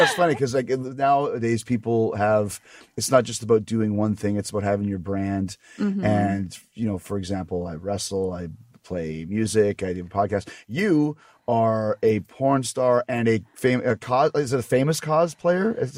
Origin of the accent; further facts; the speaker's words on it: Winnipeg, Manitoba, Canada; I'm from Canada, so I understand the Commonwealth